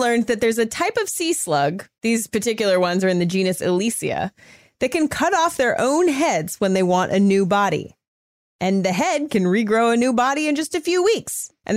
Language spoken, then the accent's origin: English; California, United States; Oh, because I'm from California.